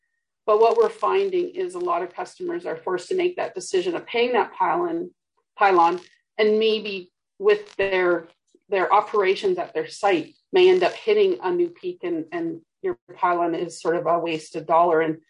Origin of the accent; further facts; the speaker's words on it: Canada; I am Canadian, Zed.